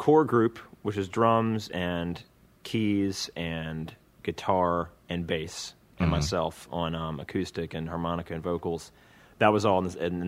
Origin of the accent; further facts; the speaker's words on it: Virginia Beach, Virginia, United States; she happened to be from Charlottesville, and I was from Virginia Beach